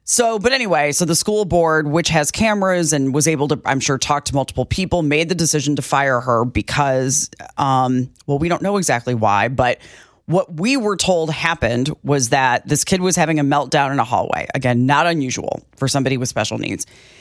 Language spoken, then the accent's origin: English; Illinois, United States; now in Kansas City, United States; I mean, I grew up near Chicago. So my dislike of St. Louis goes way back.